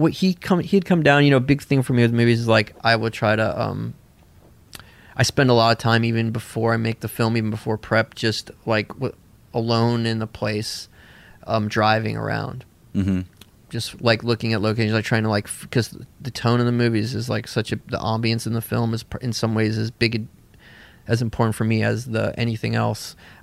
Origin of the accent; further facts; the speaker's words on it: the South, United States; I also remembered it from growing up in the South, spring break was had been this big thing